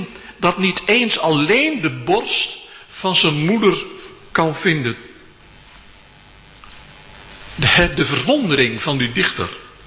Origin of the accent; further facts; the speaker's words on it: Onstwedde, Groningen, Netherlands; ik ben opgegroeid in Onstwedde, een dorp met oude tradities.